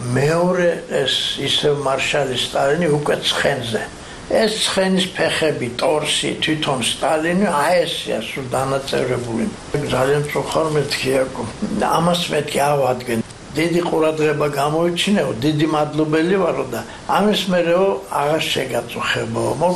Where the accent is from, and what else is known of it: Arkhoti, Mtskheta-Mtianeti, Georgia